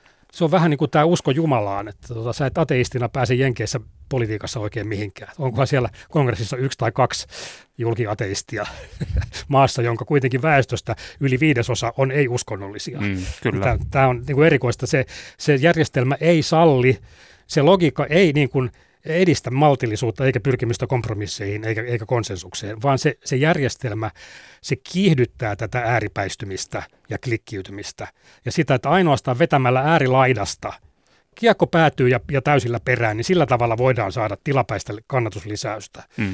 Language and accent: Finnish; Ostrobothnia, Finland; meillä Pohjanmaalla.